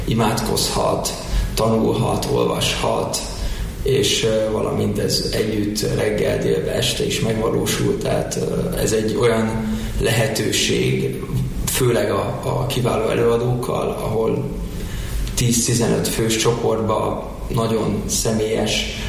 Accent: United States; now in Hungary; Én amerikai magyar vagyok, onnan jöttem ide

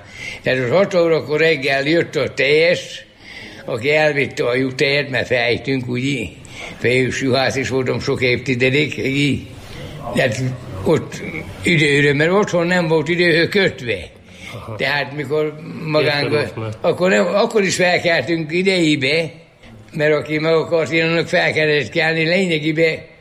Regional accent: Balmazújváros, Hajdú-Bihar, Hungary; tanyán laktunk, tanyán születtem, ott is nőttem fel. Kisszeg úgy hívják, Balmazújváros határa, meg Darassa, két helyen laktunk.

